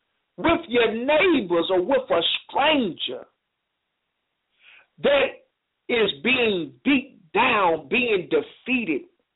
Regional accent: Smoky City, Tennessee, United States; I thank the Creator for me being born and raised in Smoky City, Tennessee, because it taught me to be what I am right now.

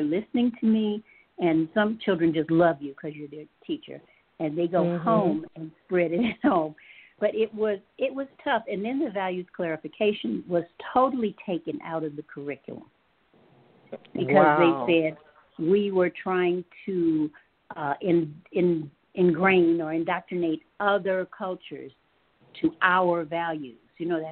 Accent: Chicago, Illinois, United States; And we were always taught, and I was raised in Chicago, you don't dispute my word and you don't question my word.

